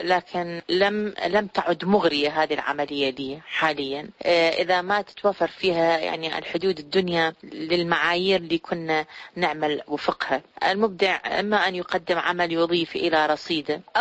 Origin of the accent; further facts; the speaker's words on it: Iraq; moved away; يعني أنا الآن كعراقية مستعدة أعيش بدون مي، بدون نفط، بدون كهرباء